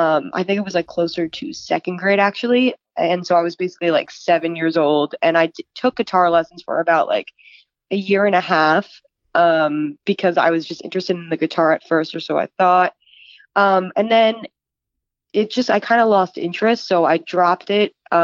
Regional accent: New Jersey, United States; now in Boston, United States; So I just go to school at Emerson, which is in like the heart of Boston, but I grew up in New Jersey.

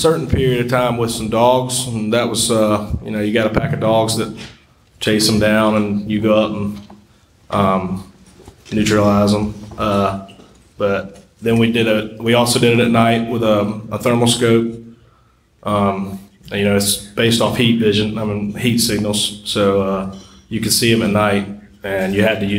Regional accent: Columbia, South Carolina, United States; I grew up in Columbia, South Carolina. I went to high school at AC Flora.

